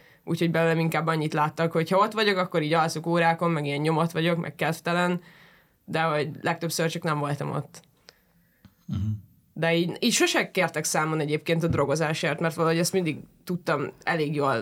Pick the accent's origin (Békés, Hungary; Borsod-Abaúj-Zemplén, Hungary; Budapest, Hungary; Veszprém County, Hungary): Budapest, Hungary; Igen, én pesti vagyok. Így belvárosi, 9 kár. Úgyhogy 9. kerületbe járok suliba.